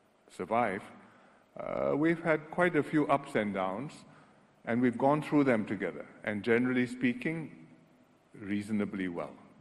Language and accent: English; Singapore; We are Singaporean, it's very important to us, but we are also Chinese Singaporean or Malay Singaporean or Indian Singaporean.